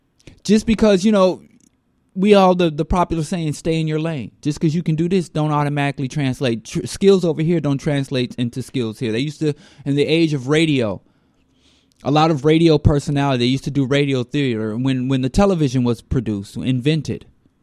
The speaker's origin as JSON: {"language": "English", "region": "Midwest", "country": "United States", "moved": "as an adult", "said": "I'm from the Midwest. I'm from the Bible Belt, which is also the porn belt and the gun belt."}